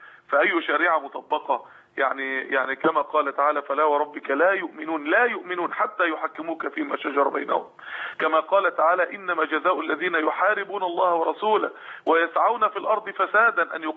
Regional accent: Egypt

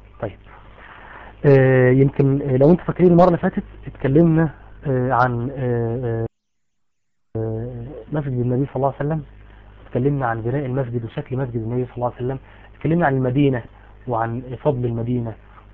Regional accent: Mansoura, Dakahlia, Egypt; انتوا عارفين في عندنا في المنصوره

